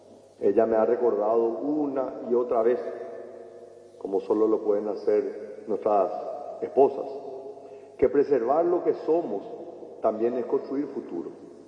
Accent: Paraguay; nos inspira a valorar quiénes somos como paraguayos

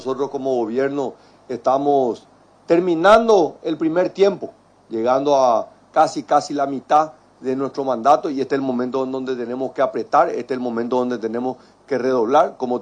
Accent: Paraguay; la verdad que entusiasma como paraguayo ver a nuestra empresa pública

